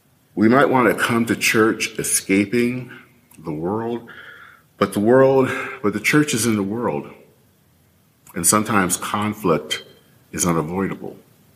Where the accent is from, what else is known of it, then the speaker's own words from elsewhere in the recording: Michigan, United States; I grew up in the Black church, and as a kid growing up in Michigan